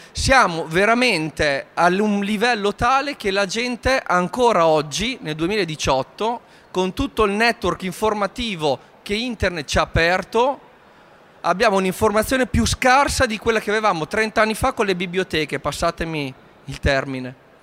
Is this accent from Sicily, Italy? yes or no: no; Modena, Emilia-Romagna, Italy; io sono di Modena e quindi Ducati e Ferrari per me è il pane quotidiano.